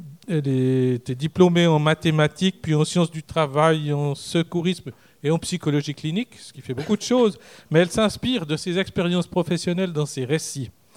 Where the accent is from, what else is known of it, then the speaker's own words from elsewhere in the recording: Switzerland; Je suis suisse, j'ai eu un peu de peine à lire ça correctement